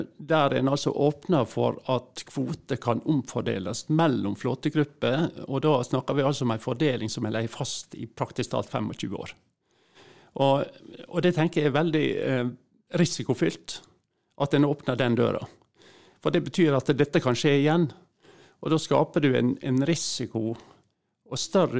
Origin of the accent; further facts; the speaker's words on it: Møre og Romsdal, Norway; utifra et politisk ståsted och som sunnmøring